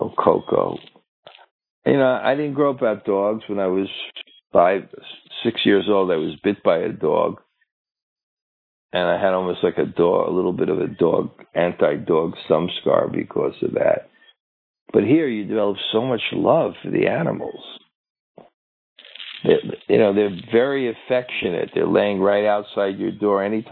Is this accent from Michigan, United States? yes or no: no; Brooklyn, New York, United States; I'm culturally deprived. I grew up in Brooklyn. The most famous book about Brooklyn is A Tree Grows in Brooklyn, as if it's a big event.